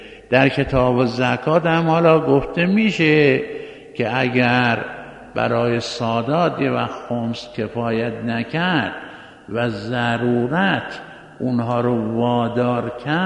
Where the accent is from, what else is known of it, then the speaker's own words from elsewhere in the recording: Qom, Iran; ما نیمه قمی هستیم، اونم به لحاظ اینکه ولادتمون در قم بوده است و تمام عمر رو در قم گذروندیم، شاید یه عنوان نیمه قمی پیدا کرده باشیم، ولی حقیقتاً نمیشه عنوان قمی به ما نسبت داده بشه.